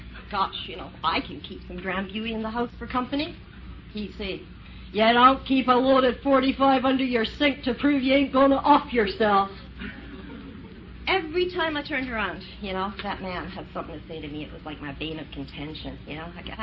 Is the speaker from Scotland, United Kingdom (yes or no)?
yes; Scotland, United Kingdom